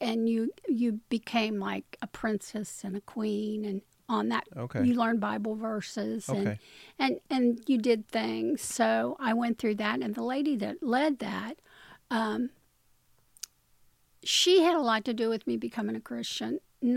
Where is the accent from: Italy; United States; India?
United States; Covington, Kentucky; In Covington, yeah.